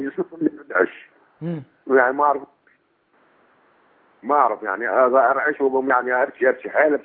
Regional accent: Iraq; من العراق.

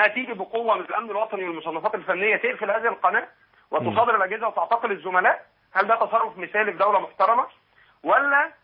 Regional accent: Egypt; واحنا ان شاء الله كمصريين

